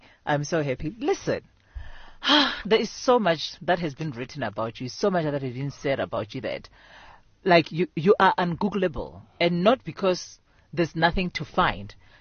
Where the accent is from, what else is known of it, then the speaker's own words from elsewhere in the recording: Seshego, Limpopo, South Africa; I grew up in Seshego.